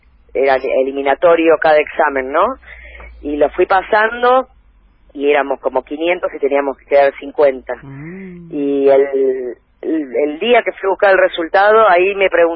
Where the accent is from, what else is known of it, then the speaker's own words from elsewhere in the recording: Buenos Aires, Argentina; Sí, Parque Patricio, Pompeya, sí.